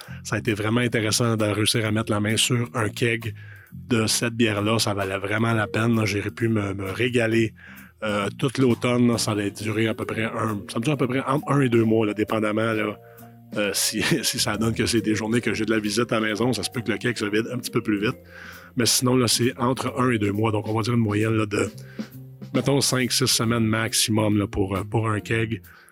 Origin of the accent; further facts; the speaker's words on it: Cowansville, Quebec, Canada; la microbrasserie de mon village natal de Cowansville